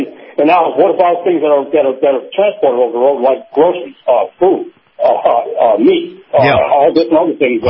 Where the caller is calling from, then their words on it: Saratoga, New York, United States; And Ron, Mel, up in Saratoga.